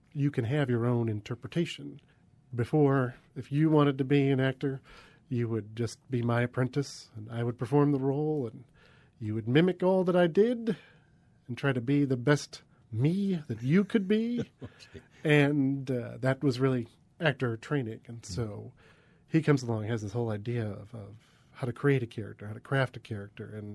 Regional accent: Cleveland, Ohio, United States; Originally, I'm from Cleveland, Ohio. I lived there for a number of years, went to Heidelberg University for undergrad

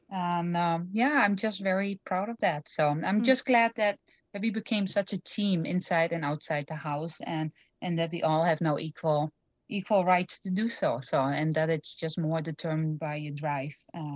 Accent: Netherlands; growing up in Holland, I went to the supermarkets, found all these beautiful cheeses

